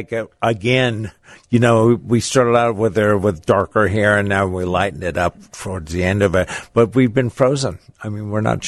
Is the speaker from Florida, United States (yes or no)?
no; Los Angeles, California, United States; Los Angeles, California.